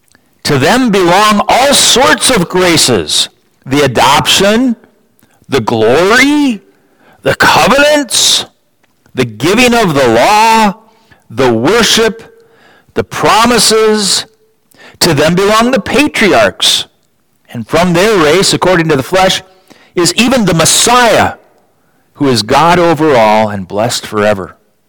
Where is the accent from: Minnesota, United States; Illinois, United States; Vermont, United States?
Minnesota, United States; Owatonna; I grew up in Owatonna, Minnesota. Literally, just down the road, I could see this building on any given day.